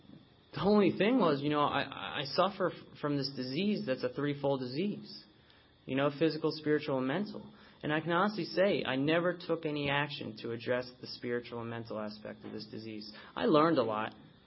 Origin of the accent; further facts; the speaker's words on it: West Chester, Pennsylvania, United States; I'm originally from Westchester, PA.